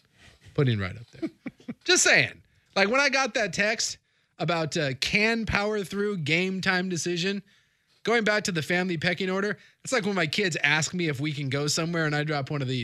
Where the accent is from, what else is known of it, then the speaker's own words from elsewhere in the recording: United States; But as an American, it's strange, especially with the United States not being in it.